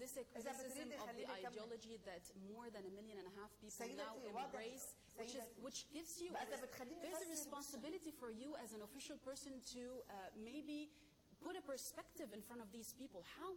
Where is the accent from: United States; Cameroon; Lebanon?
Lebanon; South Governorate; I am a Lebanese from South Lebanon.